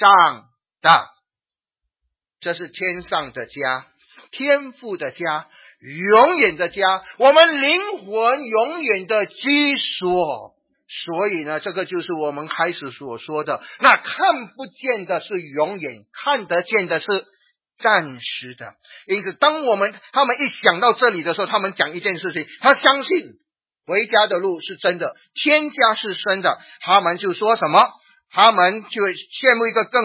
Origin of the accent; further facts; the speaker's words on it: Singapore; 我是新加坡人讲自己不用紧